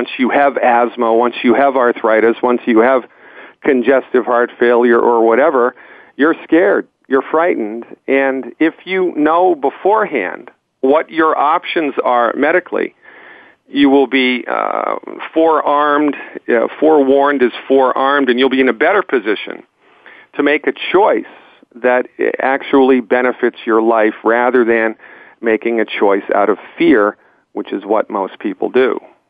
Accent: Nantucket, Massachusetts, United States; Well, I grew up born and raised in Nantucket Island, Massachusetts, did my pre-med undergrad work at the University of Massachusetts in Amherst, Massachusetts.

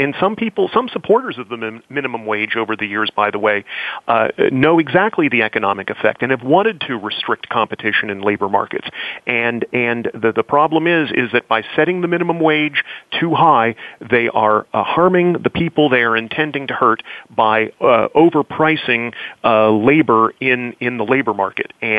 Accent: Findlay, Ohio, United States; working at a commercial radio station in my hometown of Findlay, Ohio

